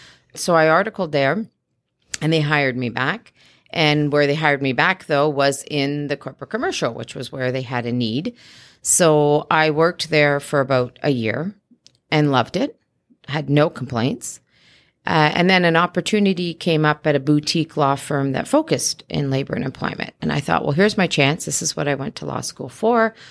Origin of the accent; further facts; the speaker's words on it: Guelph, Ontario, Canada; Growing up, I wasn't in an Italian community. I grew up in Guelph, which is Italian